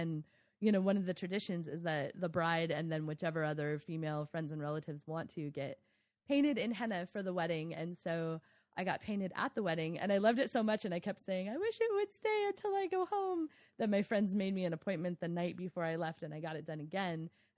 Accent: United States; I realize how much, as an American, I feel like I'm entitled to.

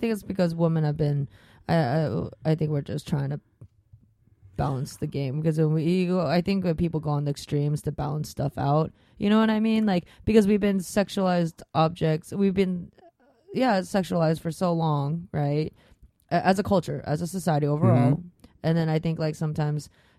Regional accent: Sacramento, California, United States; growing up in Sac, it was weird being gay here.

